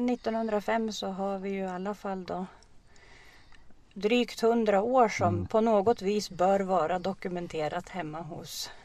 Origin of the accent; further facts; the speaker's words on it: Oviken, Jämtland County, Sweden; när jag växte upp i Oviken.